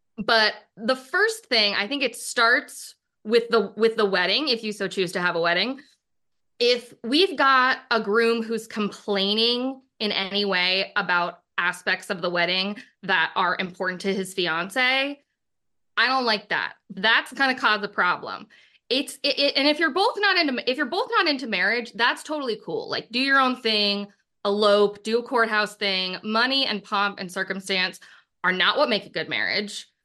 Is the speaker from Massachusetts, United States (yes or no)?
yes; Boston, Massachusetts, United States; I'm from Boston, so the shitty guy quotient kind of knocks off the charts.